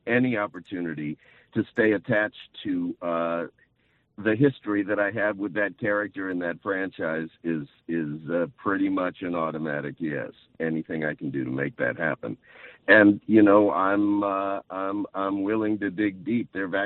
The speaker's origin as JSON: {"language": "English", "town": "St. Louis", "region": "Missouri", "country": "United States", "tie": "born or raised there", "said": "Let me just say, St. Louis is my hometown, and any time to visit telephonically or cyberspatially or any other way makes it a good day for me."}